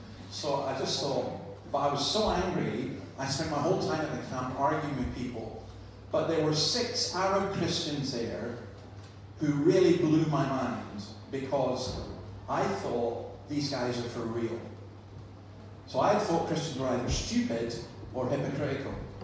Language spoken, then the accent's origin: English; Scotland, United Kingdom; now in Newcastle, Australia; I'm from Scotland. I've been in Australia for 7 years, and I'm a Presbyterian minister now in Newcastle